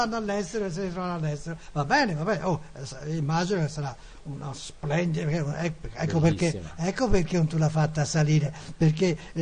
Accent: Siena, Tuscany, Italy; Ah, sono senese, ragazzi.

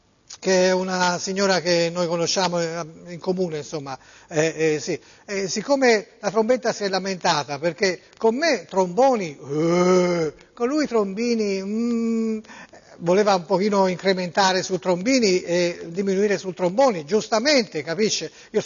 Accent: Florence, Tuscany, Italy; Io sono di Firenze, ma sono un ospite. Non posso chiamarmi meridionale, sono di Firenze.

